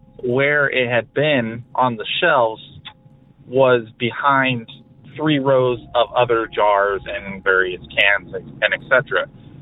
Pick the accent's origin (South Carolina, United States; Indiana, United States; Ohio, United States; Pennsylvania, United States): Pennsylvania, United States; I am from Pennsylvania.